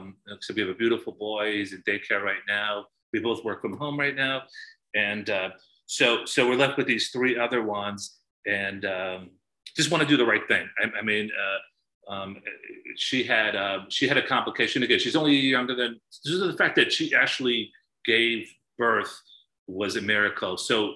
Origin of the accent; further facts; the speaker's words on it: Ireland; now in New York City, United States; I'm Irish, my wife is Chinese, right? So we live in New York City